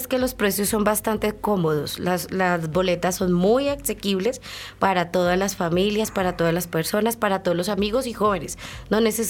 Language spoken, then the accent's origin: Spanish; Bogotá, Bogotá Capital District, Colombia; Sí, rola. Bogotá rola. En mi corazón.